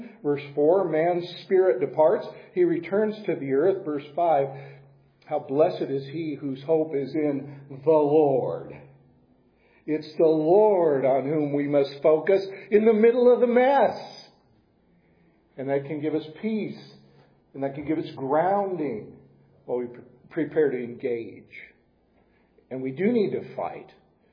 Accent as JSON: {"language": "English", "country": "United States", "said": "It hurts me as an American because I love this country. But I love being an American"}